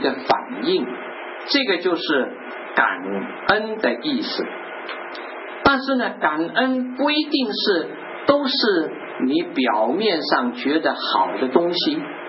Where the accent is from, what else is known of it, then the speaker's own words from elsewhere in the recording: China; now in North America; 所谓我们中国人说啊，不打不成才。当然现在我们在啊北美啊